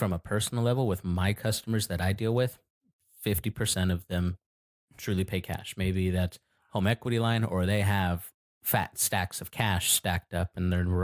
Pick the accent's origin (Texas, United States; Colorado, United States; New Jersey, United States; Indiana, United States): Colorado, United States; now in Sacramento, United States; I grew up in Colorado.